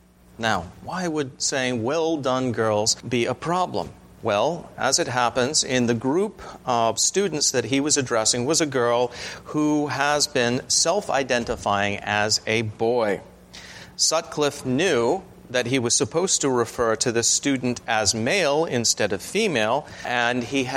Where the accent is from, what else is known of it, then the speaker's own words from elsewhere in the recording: England, United Kingdom; We're both from England.